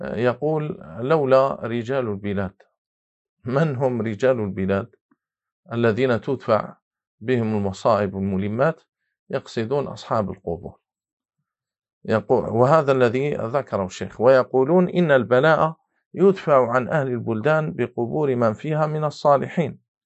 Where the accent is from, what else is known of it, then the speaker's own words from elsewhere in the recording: Algeria; أنا حضرت مرة في منطقة عندنا في الجزائر